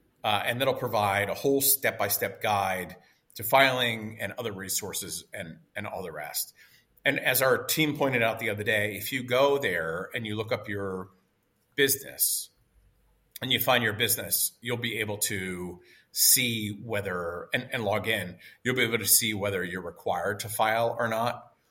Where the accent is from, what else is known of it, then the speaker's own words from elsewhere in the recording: Pittsburgh, Pennsylvania, United States; I grew up in Pittsburgh. My parents had a small business.